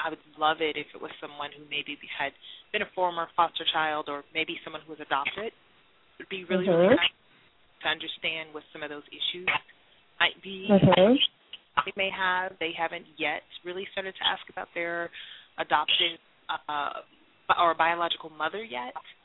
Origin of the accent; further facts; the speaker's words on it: California, United States; I mean, being born and raised in California, I'm not shocked by anything.